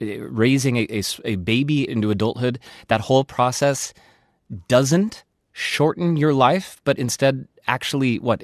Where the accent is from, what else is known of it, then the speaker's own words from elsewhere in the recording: United States; now in Germany; I'm from the United States and it always cost me money to go to the doctor, and I didn't want to spend my money when I didn't have to. I didn't go. And so even in Germany, where going to the general practitioner is free